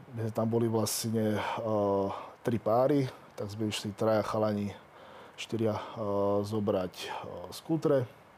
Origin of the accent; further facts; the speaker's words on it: Zvolen, Banská Bystrica Region, Slovakia; ja som vlastne zo Zvolena